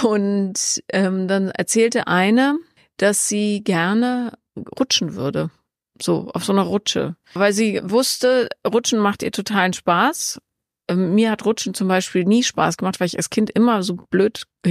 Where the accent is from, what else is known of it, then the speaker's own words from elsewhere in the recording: Bonn, North Rhine-Westphalia, Germany; Ich bin ja in Bonn aufgewachsen